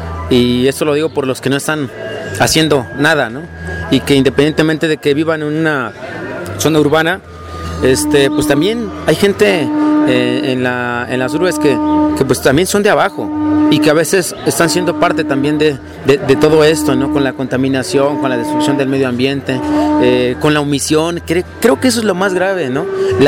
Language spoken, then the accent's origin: Spanish; Mexico; nosotros, como mexicanos, no tenemos un déficit de energía eléctrica.